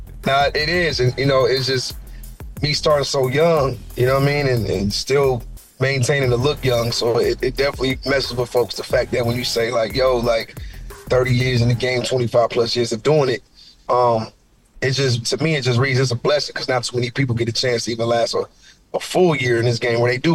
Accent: Columbus, Ohio, United States; So my hometown of Columbus, Ohio.

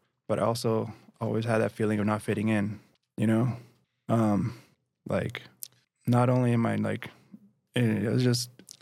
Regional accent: Los Angeles, California, United States; I'm from West LA.

